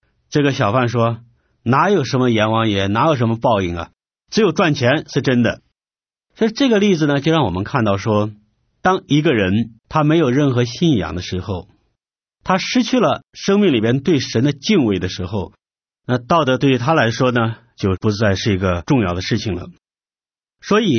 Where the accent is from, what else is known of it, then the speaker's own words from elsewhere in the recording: China; 对于我们中国人来说